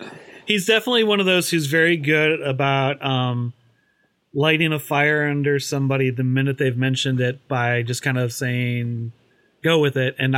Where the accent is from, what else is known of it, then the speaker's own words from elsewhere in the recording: Midwest, United States; I grew up in the Midwest. I was raised Lutheran.